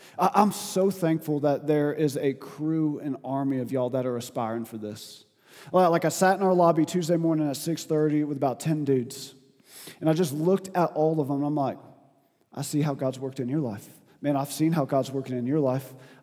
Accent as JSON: {"language": "English", "region": "the South", "country": "United States", "said": "And I was like, that's kind of interesting because I'm from the South and we surf and we call each other dude."}